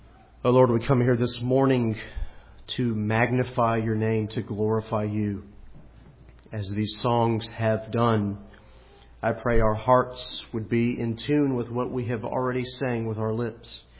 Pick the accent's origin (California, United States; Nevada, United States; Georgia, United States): Georgia, United States; It's so weird for me to say this because I come from Georgia, so my positioning is all out of whack. But I did come from Georgia, and I do go to church in Hilliard